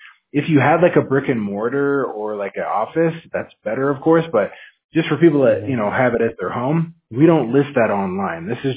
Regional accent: Washington, United States; Yeah, I mean, I'm from Washington State, man. It was so cold. Like, it was just raining, like, 70% of the time.

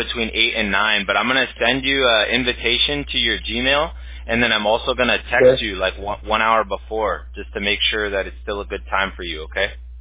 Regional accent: Hawaii, United States; I grew up on King Kamehameha Highway.

